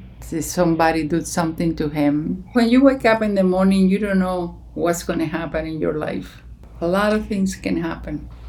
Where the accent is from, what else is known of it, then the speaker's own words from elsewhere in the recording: Cuba; moved away as an adult; Well, I grew up in Cuba until I was 18 years old.